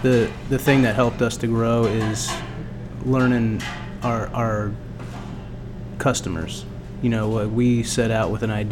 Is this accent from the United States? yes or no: yes; Indian Mills, New Jersey, United States; I grew up in Indian Mills, New Jersey, which nobody's ever heard of. It was pretty small, but we're close to bigger cities. But yeah, I grew up in the woods.